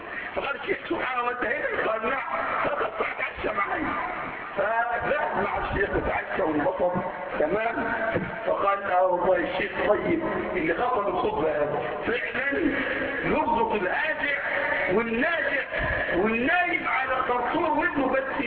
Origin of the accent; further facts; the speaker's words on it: Egypt; واحد مرة عندنا في مصر